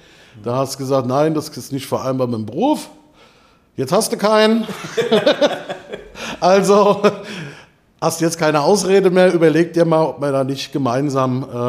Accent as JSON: {"language": "German", "town": "Bingen", "region": "Rhineland-Palatinate", "country": "Germany", "tie": "born or raised there", "said": "bin 44 Jahre alt, Binger Bub, Binger Kempter Bub von zu Hause."}